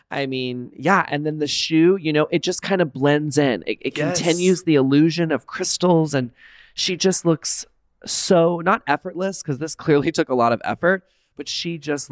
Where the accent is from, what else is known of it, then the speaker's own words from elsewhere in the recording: Texas, United States; now in California, United States; I'm from Texas. Mm-hmm. Then I moved to California. So all I know is warmth